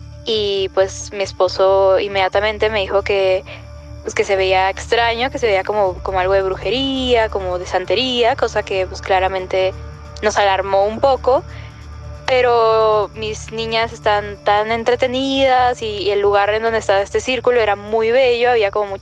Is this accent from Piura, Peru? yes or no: no; Lima, Peru; yo soy de Lima, Perú